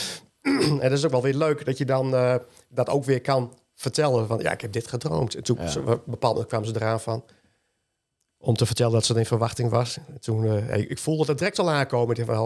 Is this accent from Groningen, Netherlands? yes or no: yes; Groningen, Netherlands; Ik ben een echte Groninger, ja.